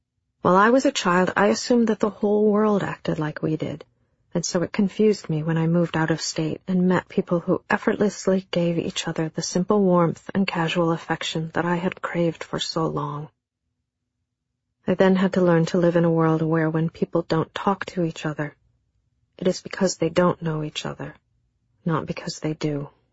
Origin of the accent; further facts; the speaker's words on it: Minnesota, United States; Minnesota as part of a mass emigration from Norway that began in about 1880. And like everybody else in my hometown, this is pretty much all that I knew about my ancestors.